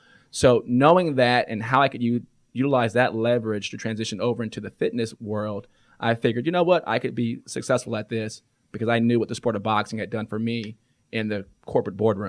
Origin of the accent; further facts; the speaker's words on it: Atlanta, Georgia, United States; I'm from the Atlanta area, went to Dunwoody High and grew up and stayed here in the city